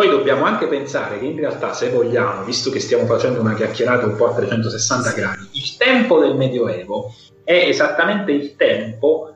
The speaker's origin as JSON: {"language": "Italian", "region": "Basilicata", "country": "Italy", "said": "E io sono lucano, quindi noi in Basilicata stiamo esattamente al confine tra il Mercurion e il Latiniano."}